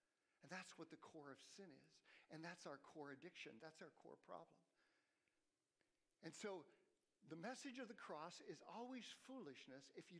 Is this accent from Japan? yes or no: yes; Japan; I grew up in Japan. My parents are missionaries.